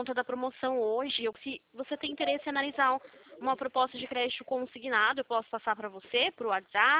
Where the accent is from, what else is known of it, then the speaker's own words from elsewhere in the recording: Limeira, São Paulo, Brazil; Não, eu sou de Limeira